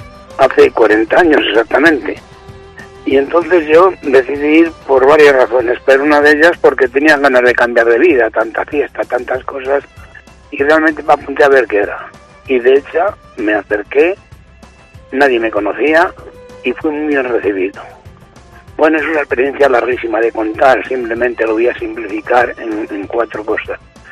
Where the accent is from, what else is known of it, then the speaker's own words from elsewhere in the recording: Peñaranda de Bracamonte, Castile and León, Spain; soy de Peñaranda de Bracamonte, tengo 4 hijas, 14 nietos.